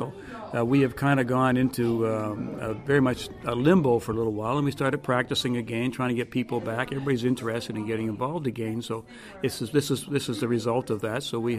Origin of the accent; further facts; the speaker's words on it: Amherst, United States; I'm local. I was born and raised in Amherst. I'm a product of the Amherst Band Program.